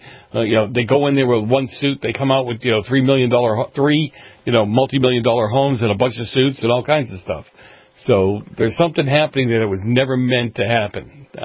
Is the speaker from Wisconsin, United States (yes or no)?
no; Boston, Massachusetts, United States; growing up in Boston in the 70s when the mafia was very prevalent in that area